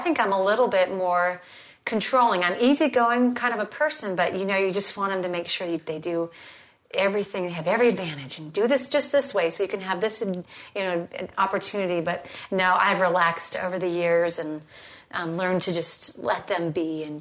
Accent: Alaska, United States; And I'm a blonde from Alaska, so I'm not sure how I showed up with it, but I did.

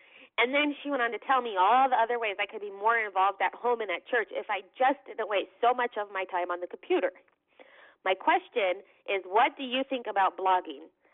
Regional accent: Washington, District of Columbia, United States; I'm from Washington, D.C.

